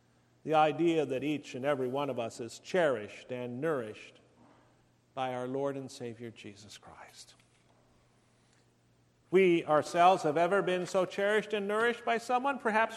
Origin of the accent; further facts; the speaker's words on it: Nebraska, United States; also born or lived in Colorado; I grew up in Nebraska and Colorado, my wife in Michigan